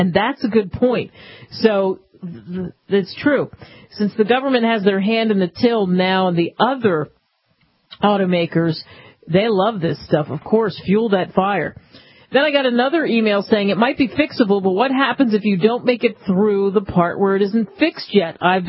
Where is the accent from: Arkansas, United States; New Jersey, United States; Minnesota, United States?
New Jersey, United States; because I grew up in Jersey where you couldn't pump your own gas. It was illegal.